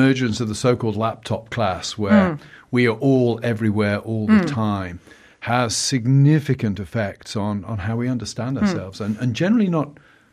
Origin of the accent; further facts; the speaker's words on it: South West England, United Kingdom; I grew up in the West Country, mm-hmm.